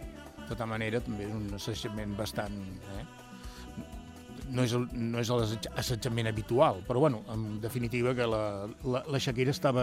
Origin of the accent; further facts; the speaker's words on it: Híjar, Aragon, Spain; tinc un cap com un timbal de Calanda, o de Íjar, en aquest cas, que jo sóc més de Íjar que de Calanda